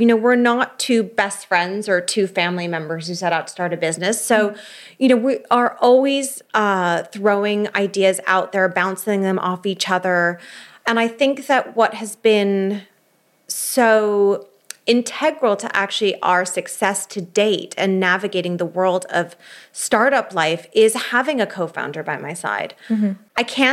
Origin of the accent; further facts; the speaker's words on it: London, United Kingdom; also born or lived in United States; I am American. I was born in the States. I grew up in London, then went back to Georgetown and started off my career in New York and then moved back again.